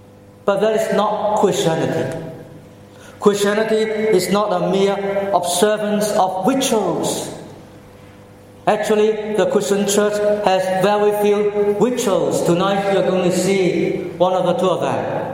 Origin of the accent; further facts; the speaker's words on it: Hong Kong; English is a second language; I remember as a boy, as a child, I learned English in Hong Kong